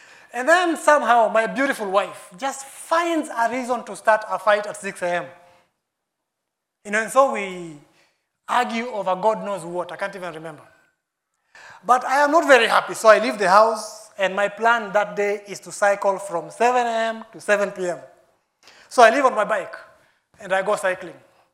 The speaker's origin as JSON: {"language": "English", "town": "Mombasa", "region": "Mombasa County", "country": "Kenya", "tie": "born or raised there", "said": "You know, I come from Mombasa. Okay, I grew up in Mombasa, I don't come from Mombasa."}